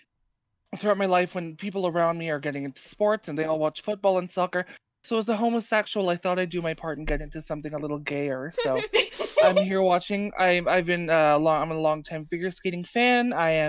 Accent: Toronto, Ontario, Canada; I am from Toronto, Canada.

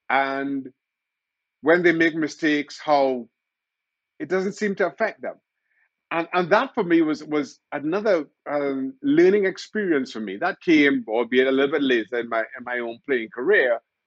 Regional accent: Trinidad & Tobago; growing up in Trinidad and Tobago, through the 80s

